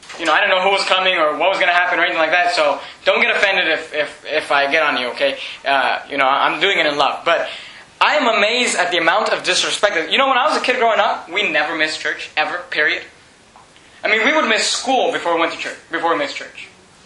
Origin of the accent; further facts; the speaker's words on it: Venezuela; I was born in Venezuela, and that's a big baseball country.